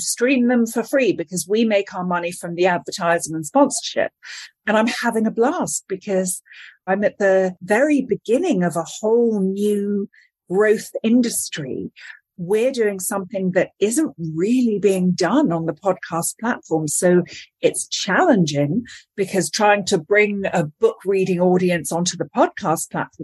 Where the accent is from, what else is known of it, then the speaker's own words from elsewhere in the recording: London, United Kingdom; I grew up in London listening to those BBC radio plays and I loved them because it's not an audiobook.